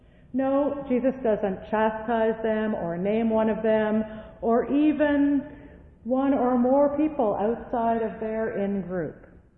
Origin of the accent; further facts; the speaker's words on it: Canada; The weather? We're Canadian, after all.